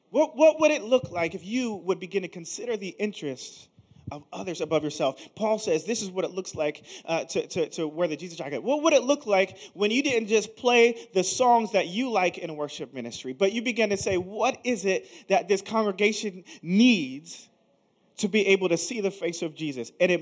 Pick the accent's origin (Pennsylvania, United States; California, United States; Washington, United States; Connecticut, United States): Pennsylvania, United States; Philadelphia; I'm from Philly, as he said earlier.